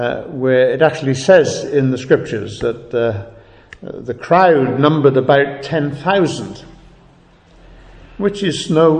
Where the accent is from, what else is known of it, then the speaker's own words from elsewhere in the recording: England, United Kingdom; First of all, in English, because we're English and we have the Bible translated into English